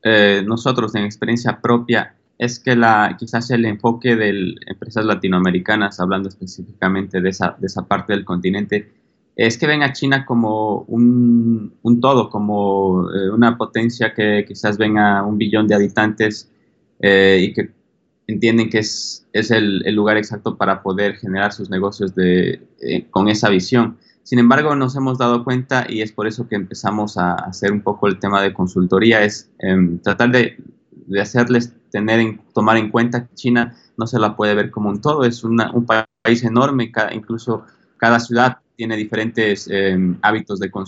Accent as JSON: {"language": "Spanish", "country": "Ecuador", "said": "soy ecuatoriano"}